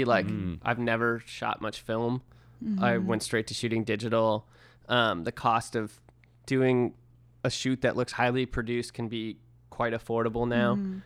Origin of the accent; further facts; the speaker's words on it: San Francisco, California, United States; I grew up in San Francisco area as like a Reformed Jew, and then I moved to Williamsburg and saw a lot of Hasidic Jews